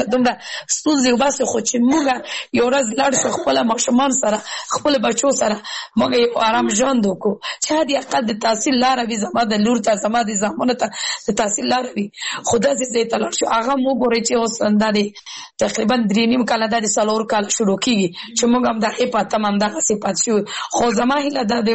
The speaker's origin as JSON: {"language": "Pashto", "region": "Kabul", "country": "Afghanistan", "said": "زه اوس بل ولایت کې اوسېږم زه په خپل د کابل ولایت نه یم زه زما یو بل داسې پنهاني یو ولایت کې اوسېږم چېرته زه خلک ما نه پیژني"}